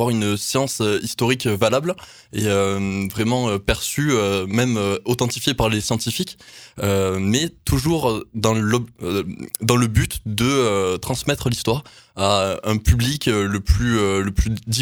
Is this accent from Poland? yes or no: no; Baraqueville, Occitanie, France; Donc je viens d'Aveyron d'abord, je suis originaire de Barraqueville et j'ai fait mes études à Albi